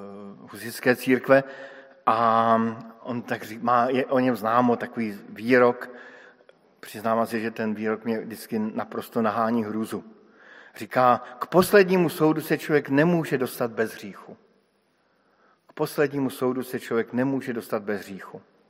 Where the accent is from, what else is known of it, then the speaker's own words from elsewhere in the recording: Brno, South Moravian Region, Czechia; Vyrůstal jsem v Brně a celé Brno pije vodu z řeky Svratky, která protýká tou řekou.